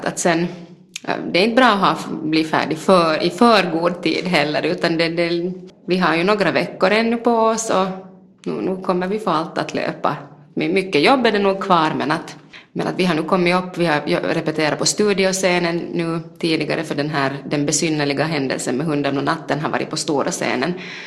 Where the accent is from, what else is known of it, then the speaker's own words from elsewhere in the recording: Vaasa, Ostrobothnia, Finland; för jag är uppvuxen här i Vasa, men har bott många år borta härifrån, och jag har ingen utpräglad dialekt själv.